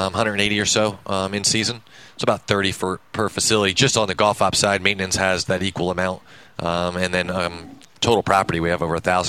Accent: Pennsylvania, United States; Pennsylvania, about an hour north of Philadelphia in the Lehigh Valley.

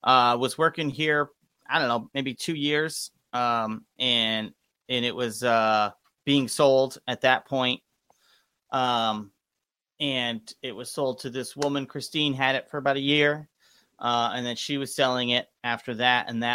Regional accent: Bridgeport, Connecticut, United States; I grew up in Bridgeport. I went, with the, all my school, middle school, high school, and all that in Bridgeport.

